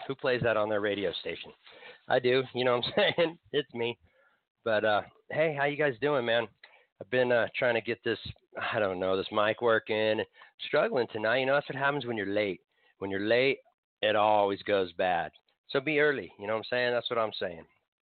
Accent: Tahoe, California, United States; You know, I grew up in Tahoe. So when you hit Folsom, it's Sacramento.

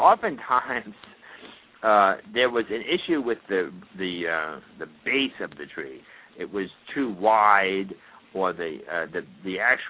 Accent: New York City, New York, United States; and I was raised in New York City, interestingly enough. Lived in an apartment, and we had, in those days, real Christmas trees, believe it or not.

